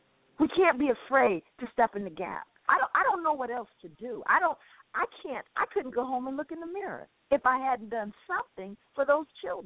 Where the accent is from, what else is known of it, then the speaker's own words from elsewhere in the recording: Los Angeles, California, United States; So I'm stopping, you know, I'm from South Central.